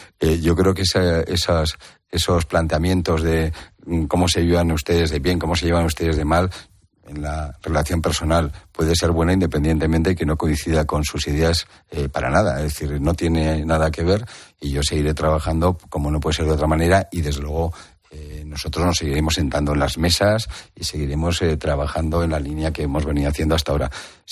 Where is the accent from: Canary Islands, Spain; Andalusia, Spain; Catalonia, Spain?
Catalonia, Spain; Yo soy de donde soy y la gente que salió de mi tierra salió con un pesar enorme.